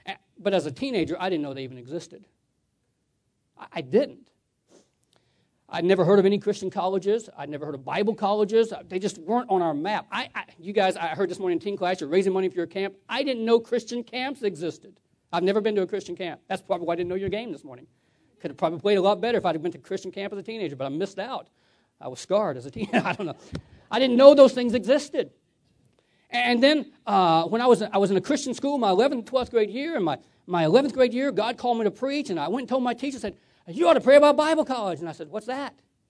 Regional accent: Georgia, United States; I was raised in Georgia, and I was raised where we didn't sign a lot of contracts. A man's handshake was his word.

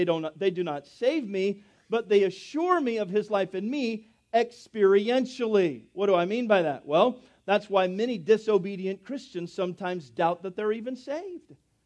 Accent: United States; because I'm a Baptist or because I'm a … or because I'm white or because I'm an American.

